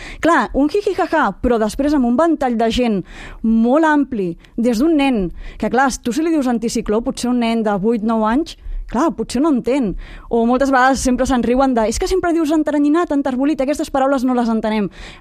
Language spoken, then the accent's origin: Catalan; Mollet del Vallès, Catalonia, Spain; now in Barcelona, Spain; Jo sóc de Mollet del Vallès i realment amb aquests horaris vaig decidir fer un canvi aquí a la ciutat.